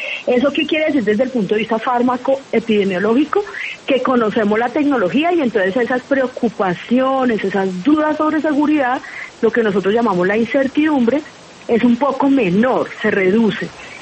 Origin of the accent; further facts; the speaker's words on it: Bogotá, Bogotá D.C., Colombia; No, yo soy bogotana, pero de padre ecuatoriano.